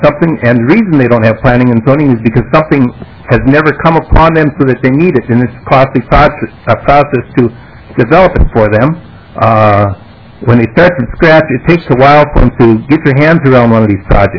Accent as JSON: {"language": "English", "region": "Minnesota", "country": "United States", "said": "I'm from Todd County, Minnesota."}